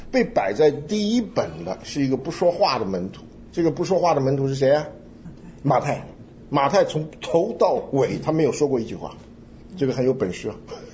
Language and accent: Chinese; China; 因为我们中国人讲的福啊，是一个什么空的东西